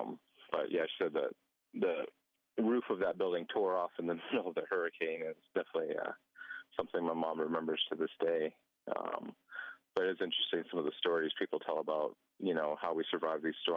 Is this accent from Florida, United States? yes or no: yes; Naples, Florida, United States; Yeah, I mean, you know, I am from Naples, Florida. I was born and raised there.